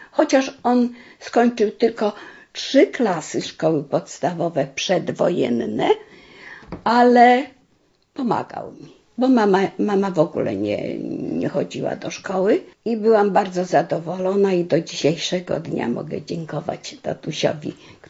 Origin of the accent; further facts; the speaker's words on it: Podlaskie Voivodeship, Poland; Ja pochodzę z województwa białostockiego. Urodziłam się w czasie wojny. Nawet świadectwo urodzenia mam w języku rosyjskim